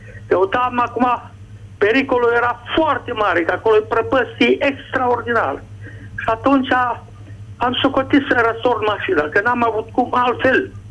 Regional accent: Satu Mare, Satu Mare County, Romania; Deci, eu sunt din Satul Mare, da?

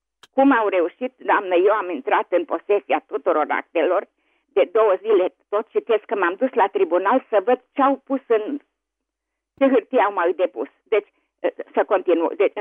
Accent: Cluj-Napoca, Cluj County, Romania; și vă sunt din Cluj.

